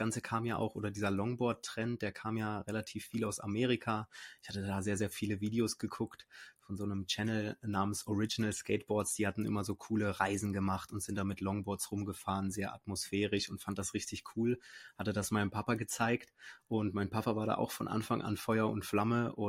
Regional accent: Eifel, Germany; Ich komme ja eigentlich aus der Eifel, also da sind sogar ein paar Berge, ne, und relativ viel Grün und Natur

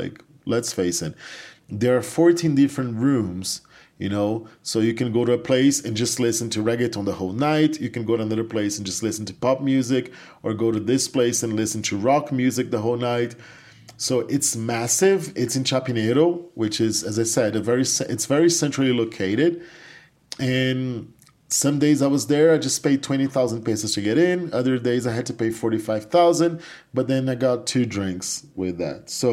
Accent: Brazil; even though I come from Brazil

